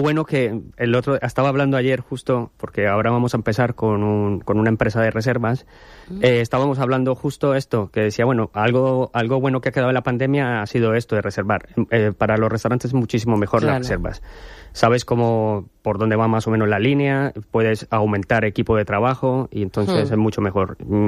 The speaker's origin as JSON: {"language": "Spanish", "country": "Italy", "said": "siendo que somos italianos?"}